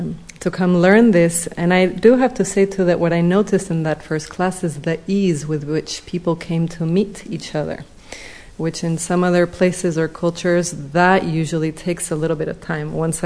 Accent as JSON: {"language": "English", "country": "Argentina", "tie": "born or raised there", "moved": "yes", "said": "Well, I danced a little bit growing up in Argentina."}